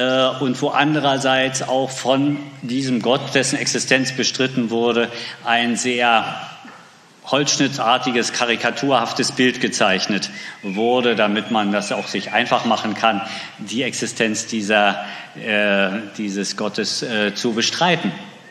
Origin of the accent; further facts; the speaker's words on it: Pritzwalk, Brandenburg, Germany; ich bin im Brandenburgischen aufgewachsen, genauer gesagt in Pritzwalk. Das werden die wenigsten kennen wahrscheinlich. Es liegt so in der Mitte zwischen Hamburg und Berlin.